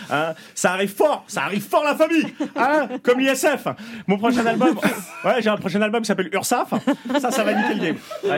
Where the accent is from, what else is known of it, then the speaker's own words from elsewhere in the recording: Cologny, Geneva, Switzerland; j'ai grandi à Cologny, à Genève, en Suisse. C'est l'équivalent de Neuilly.